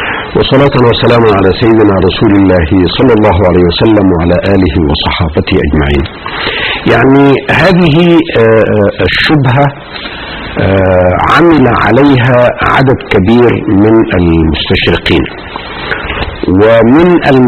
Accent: Egypt; وترجم وطبع في عندنا في مصر سنة 2000

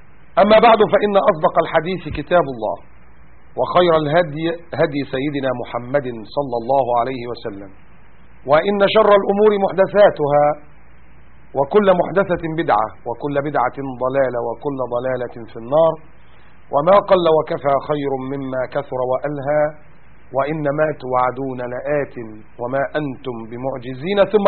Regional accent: Egypt; الحداد عندنا في مصر أسود

